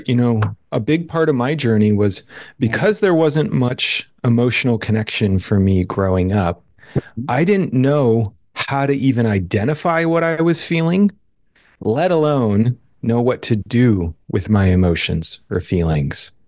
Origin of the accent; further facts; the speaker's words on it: United States; So I was raised here in the States in a pretty kind of lower middle class